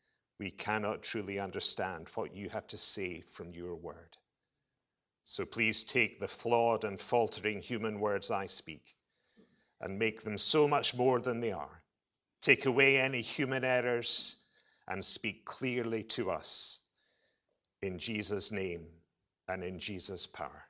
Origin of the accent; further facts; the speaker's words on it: Scotland, United Kingdom; accent: Scottish; now in Cheshire, England; You'll tell by the Scottish accent that I'm not from Cheshire, but hopefully my accent is clear enough that you will need subtitles today.